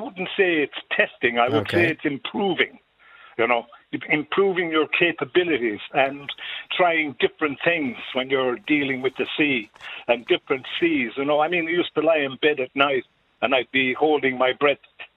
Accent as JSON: {"language": "English", "town": "Kilkee", "region": "Munster", "country": "Ireland", "tie": "born or raised there", "said": "father and mother moved down to Kilkee in 1941, in the spring of 1941. I was born in November 1940, and they moved down here and took over a cafe belonging to an uncle of my mother's. And we've been here ever since."}